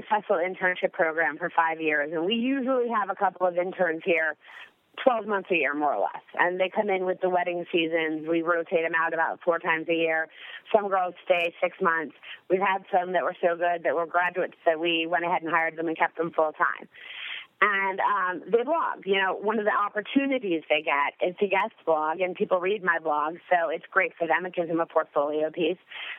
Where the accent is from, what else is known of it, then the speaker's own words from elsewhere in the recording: Washington, District of Columbia, United States; now in Puerto Rico; I'm located 7 miles off the coast of Puerto Rico. I'm not in New York. I'm not in my hometown of Washington, D.C.